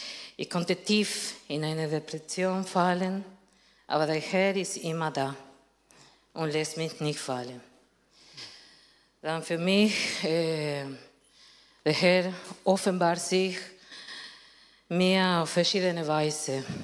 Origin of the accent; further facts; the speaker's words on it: Argentina; German is a second language; Ah, ich komme aus Argentinien, wo gutes Fleisch gibt.